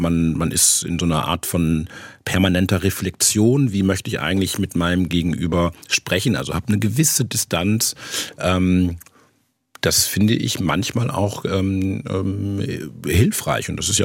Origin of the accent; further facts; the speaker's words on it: Timmel, Lower Saxony, Germany; Ich komme vom Land, ich komme aus Ostfriesland, von einem sehr schönen 800-Seelendorf Timmel im Landkreis Aurich.